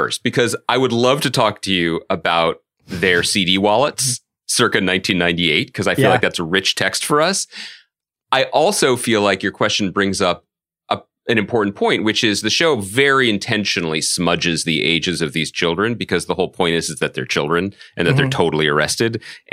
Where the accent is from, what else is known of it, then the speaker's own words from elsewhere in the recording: United States; we as American people don't really talk to each other anymore or cross paths anymore.